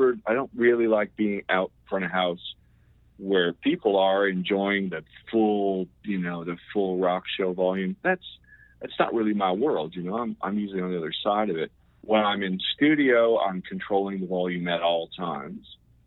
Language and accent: English; Detroit, Michigan, United States; But I knew it from growing up in Detroit.